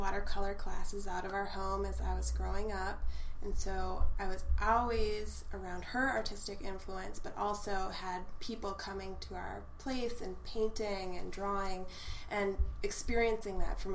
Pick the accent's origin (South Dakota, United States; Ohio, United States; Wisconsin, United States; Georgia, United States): Wisconsin, United States; Franklin Township; Sure. Yeah, I grew up in Franklin Township, Wisconsin